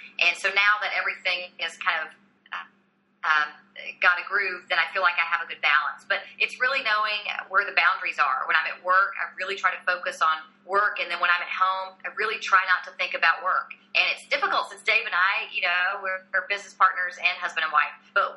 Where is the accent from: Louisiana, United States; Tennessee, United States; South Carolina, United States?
Tennessee, United States; Nashville; And I thought I would go back to my hometown of Nashville and do some fun PR-related things there